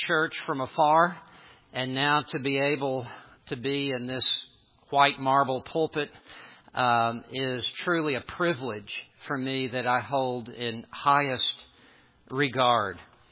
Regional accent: Memphis, Tennessee, United States; I grew up in Memphis, Tennessee, very close to Second Presbyterian Church

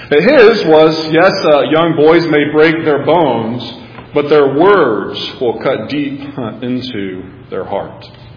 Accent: Texas, United States; Well, as many of you may know, I grew up in West Texas with two brothers.

